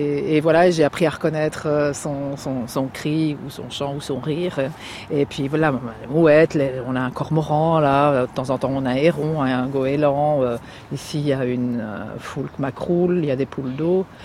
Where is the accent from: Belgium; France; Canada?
Belgium; On s'est retrouvés là, nous en tant que Belges.